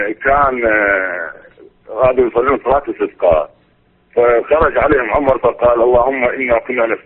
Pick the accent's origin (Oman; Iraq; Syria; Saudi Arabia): Iraq; نعم عندنا أخوان الشيعة عندنا بالعراق